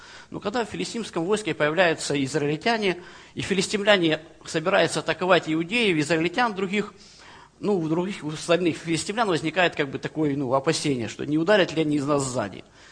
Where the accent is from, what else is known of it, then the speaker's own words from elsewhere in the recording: Kramatorsk, Donetsk Oblast, Ukraine; Я из Краматорска. Сейчас уже все знают. Раньше, когда я пришел в Киев, говорил Краматорск, его постоянно путали с Кременчугом.